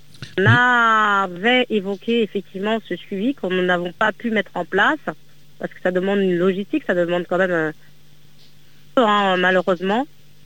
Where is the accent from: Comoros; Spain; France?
Comoros; Grande Comore; On est issu de Ngazidja.